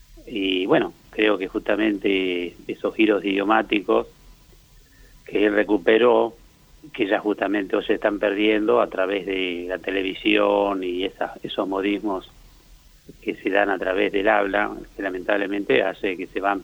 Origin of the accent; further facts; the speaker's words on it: Tilcara, Jujuy, Argentina; desde mi Jujuy en Tilcara, desde muy chico, porque, bueno, trabajaba ahí, vivía, digamos, en Tilcara, y, bueno, toda mi familia somos de Tilcara, mi abuelo, mi bisabuelo.